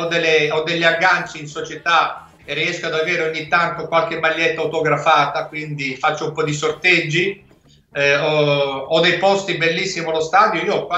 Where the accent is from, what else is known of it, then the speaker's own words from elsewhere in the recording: Milan, Lombardy, Italy; Io poi sono di Milano, nato e vissuto a Milano